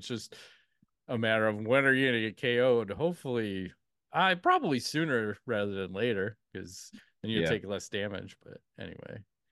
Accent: Dagestan, Russia; Because I'm from Dagestan and we are traditional.

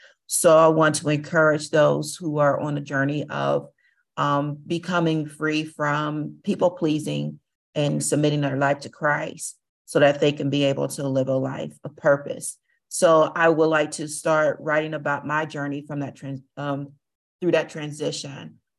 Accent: Columbus, Ohio, United States; I am from Columbus, Ohio. I'm not too far from Kathy.

